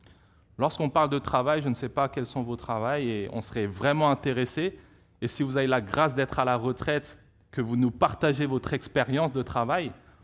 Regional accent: Paris, Île-de-France, France; born there; je suis français, je suis né à Paris, mais je suis aussi hongkongais par mes parents.

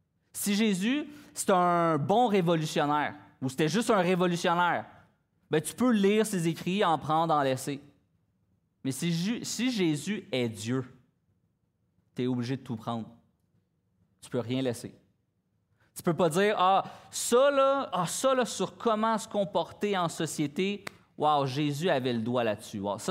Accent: Terrebonne, Quebec, Canada; Moi, je viens de Terrebonne, fait que j'avais peur du trafic.

